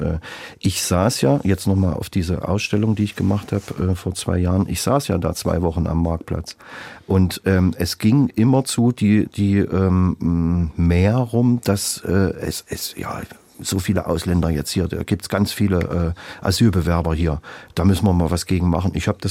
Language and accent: German; Sondershausen, Thuringia, Germany; Ich bin in Sondershausen aufgewachsen oder bin dort geboren.